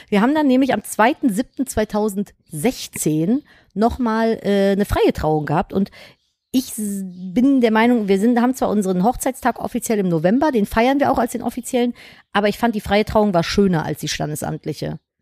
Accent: Cologne, North Rhine-Westphalia, Germany; Es war Straßenfest bei uns in Köln, Philipp hat es ja auch am Straßenfest gekauft und ich und meine Geschwister sind damals da rumgelaufen

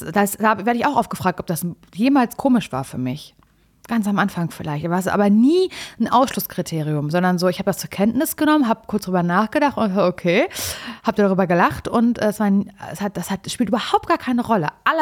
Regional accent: East Germany, Germany; bin halt ein Ossi-Kind und war immer an der Ostsee im Urlaub.

